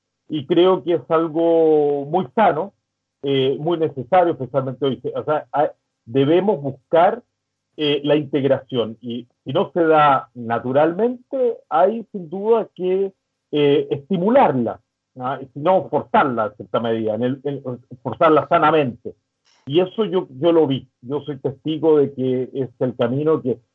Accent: Chile; Yo vengo, soy chileno

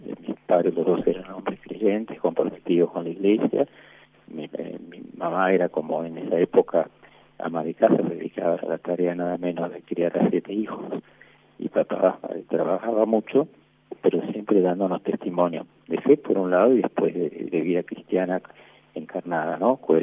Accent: Buenos Aires, Argentina; yo soy de Buenos Aires, nací el 21 de noviembre del 49. Siete hermanos, una familia cristiana de mucha fe, padres, Eli y Juan Alberto.

